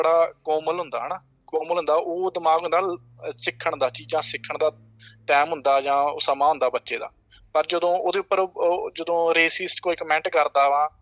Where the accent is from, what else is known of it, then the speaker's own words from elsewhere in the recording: Punjab, India; moved away as an adult; now in Australia; Border 2 kilometre ਰਹਿ ਜਾਂਦਾ ਸਾਡੇ ਪਿੰਡ ਤੋਂ, ਤੇ ਜ਼ਿਲ੍ਹਾ ਮੇਰਾ ਹੈਗਾ ਜੀ ਅੰਮ੍ਰਿਤਸਰ। ਸੋ ਮੈਂ ਮਤਲਬ 6 ਸਾਲ ਪਹਿਲਾਂ ਆਸਟ੍ਰੇਲੀਆ 'ਚ ਆਇਆ ਐਜ਼ ਐਨ ਇੰਟਰਨੈਸ਼ਨਲ ਸਟੂਡੈਂਟ